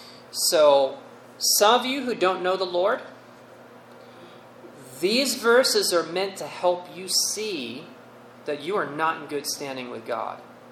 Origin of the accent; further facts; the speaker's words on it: New York, United States; I'm an Italian from New York, and my family, you were always exposed to the movies like The Godfather and stuff like that.